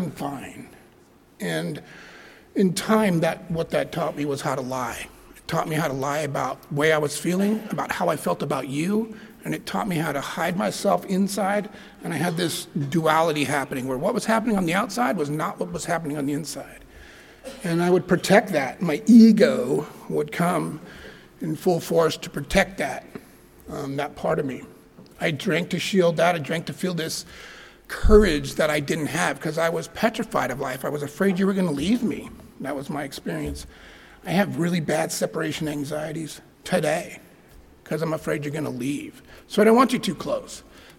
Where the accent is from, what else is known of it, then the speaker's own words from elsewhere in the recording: Bishop, California, United States; I grew up in Bishop, we're burning tires out in the middle of the desert to stay warm.